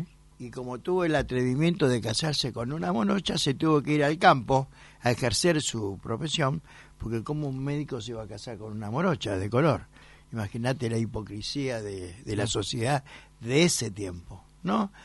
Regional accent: Buenos Aires, Argentina; Y como buen porteño, me gusta caminar las baldosas de Buenos Aires.

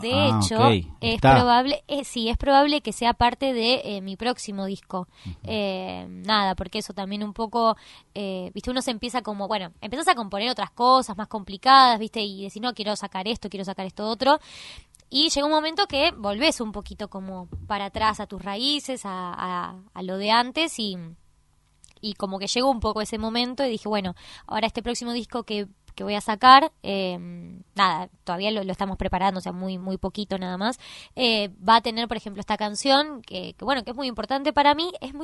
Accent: La Plata, Buenos Aires Province, Argentina; yo soy de La Plata de toda la vida y empecé a dedicar a la música desde muy chica

